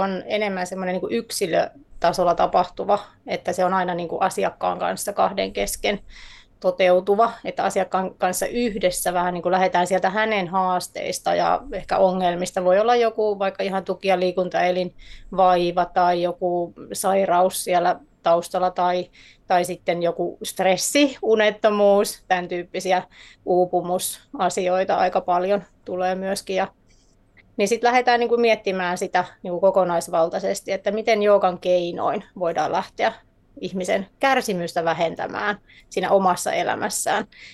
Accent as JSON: {"language": "Finnish", "town": "Porvoo", "region": "Uusimaa", "country": "Finland", "said": "ja tuun Porvoosta, asun Porvoossa."}